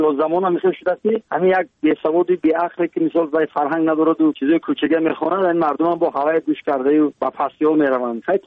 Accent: Tajikistan; برای مادر عزیزم 80 ساله کمپی، برای وطنم، برای تاجیکستان عزیزم

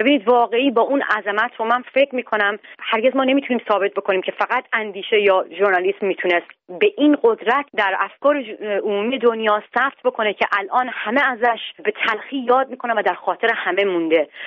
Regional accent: Iran; moved away as an adult; همه ما روزنامه‌نگارهایی که از ایران کوچ کردیم

